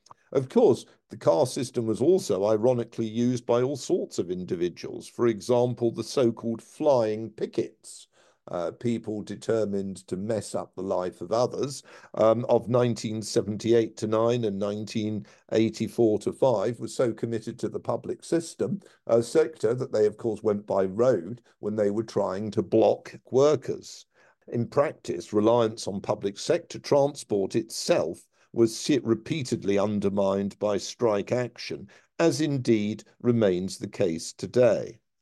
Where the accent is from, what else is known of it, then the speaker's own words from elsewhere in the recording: Edgware, London, United Kingdom; born there; I was born in Edgware, north of the A41, which was domesticated as the Watford Way, but was the A41, and the journey to school involved crossing this en route to Edgware tube station.